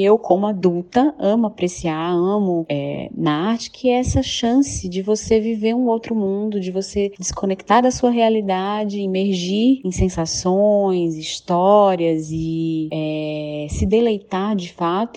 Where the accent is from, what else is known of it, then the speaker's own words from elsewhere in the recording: Pernambuco, Brazil; moved away as an adult; now in São Paulo, Brazil; Eu sou pernambucana, há quase 10 anos em São Paulo, mas não perdi nada do meu sotaque.